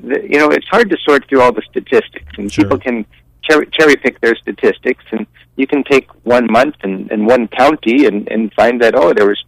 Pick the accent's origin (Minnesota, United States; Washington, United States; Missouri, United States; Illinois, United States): Washington, United States; I'm from Washington State, and our governor was elected the same day that we legalized marijuana in 2012.